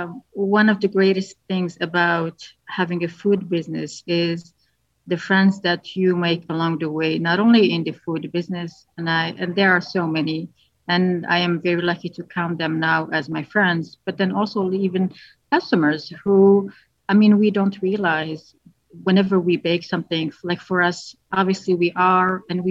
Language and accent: English; Algeria; now in United States; I grew up in Algeria, and it used to be a French colony.